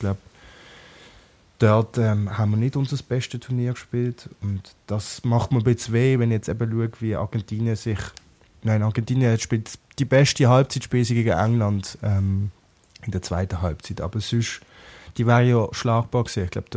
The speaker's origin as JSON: {"language": "German", "country": "Switzerland", "said": "Wir jetzt als Schweizer, würde ich jetzt aber schon behaupten, ich sehe uns einen Schritt weiter als die Norweger."}